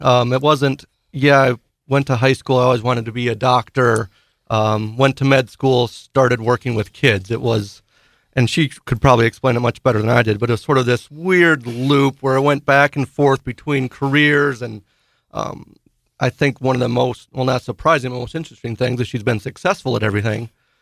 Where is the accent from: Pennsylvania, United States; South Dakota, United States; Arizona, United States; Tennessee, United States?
South Dakota, United States; De Smet; also born or lived in Lawrence, Kansas; John, I grew up in actually the little town on the prairie. If you read Laura Ingalls Wilder books, little town on the prairie, D. Smith, South Dakota. Came to school in Lawrence, kind of moved back and forth between